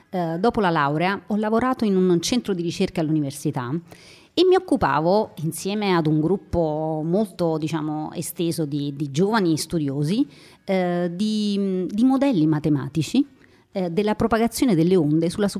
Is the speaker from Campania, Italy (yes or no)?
yes; Naples, Campania, Italy; Più di 20 anni fa oramai, a Napoli, perché sì, sono napoletana.